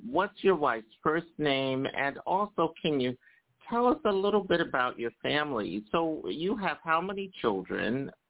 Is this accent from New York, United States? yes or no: no; Philadelphia, Pennsylvania, United States; and I'm from Philadelphia. I'm raising my hand. I'm also a Philadelphian, not too far from Michael, as a matter of fact.